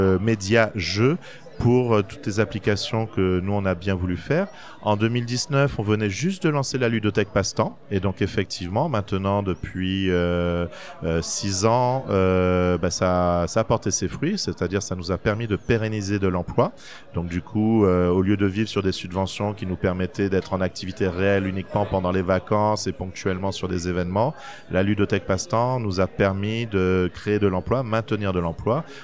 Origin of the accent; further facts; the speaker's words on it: French Guiana; Donc en fait, nous sommes de Guyane française, donc 8000 kilomètres pour arriver jusqu'au Festival de Cannes.